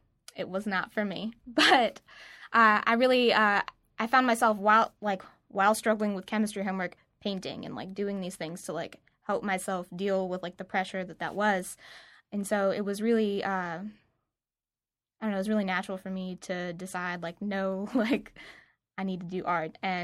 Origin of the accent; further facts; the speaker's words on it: Carrollton, United States; Carrollton was a really cool place to grow up.